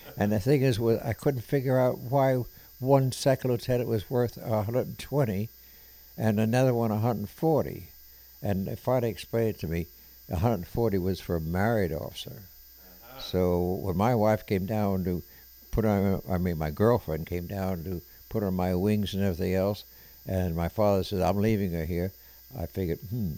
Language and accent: English; New York, United States; Well, it went from living out in the island, Long Island, where it was mostly farmland, and then became, after World War I, a community for overflow from Manhattan.